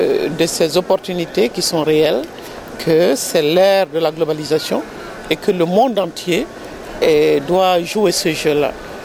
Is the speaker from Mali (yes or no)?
yes; Mali; je suis du Mali.